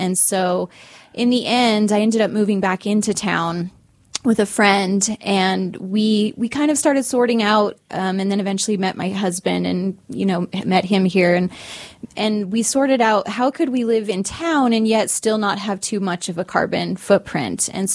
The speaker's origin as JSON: {"language": "English", "town": "Albuquerque", "region": "New Mexico", "country": "United States", "tie": "born or raised there", "also_born_or_lived": "Colorado", "said": "So I am a New Mexico native, and I was born in Albuquerque and lived some of my childhood in Colorado, but a lot of it in New Mexico."}